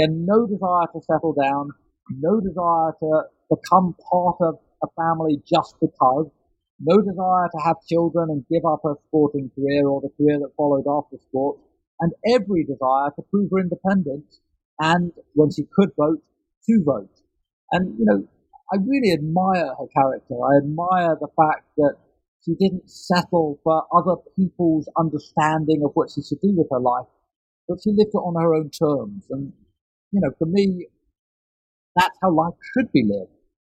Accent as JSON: {"language": "English", "region": "London", "country": "United Kingdom", "tie": "born or raised there", "said": "when I was growing up in London in the 70s and 80s"}